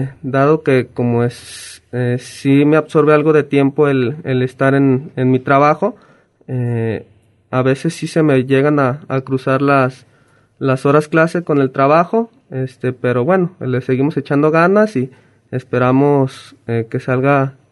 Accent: Ocotlán, Jalisco, Mexico; Yo soy originario de Ocotlán, Jalisco. Pues me vine a estudiar en el 2015 aquí al Centro Universitario del Norte en la licenciatura de Ingeniería Mecánica Eléctrica.

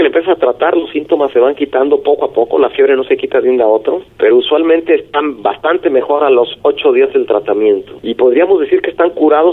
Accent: Mexico; si nosotros como población, como mexicanos, tenemos contacto desde la niñez con la bacteria

